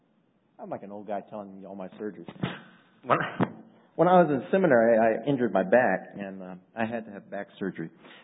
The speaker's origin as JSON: {"language": "English", "region": "Maryland", "country": "United States", "tie": "born or raised there", "said": "My friend Jim and I, we grew up together in Maryland in the same neighborhood."}